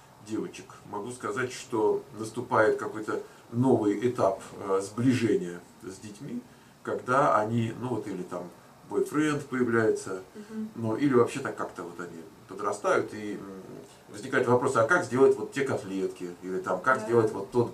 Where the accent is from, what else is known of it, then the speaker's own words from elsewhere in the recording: Moscow, Russia; мы с вами из Москвы, дети солнца, фактически.